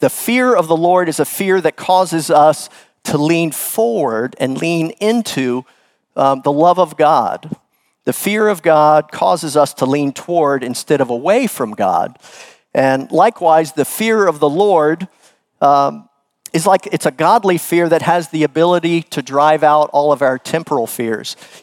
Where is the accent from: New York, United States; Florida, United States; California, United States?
Florida, United States; Winter Park; I grew up in Winter Park, and growing up so close to the coast, I was an avid surfer.